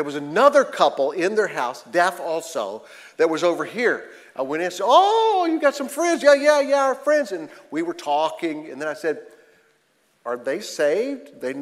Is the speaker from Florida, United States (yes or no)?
yes; Florida, United States; I said, "I'm from Florida."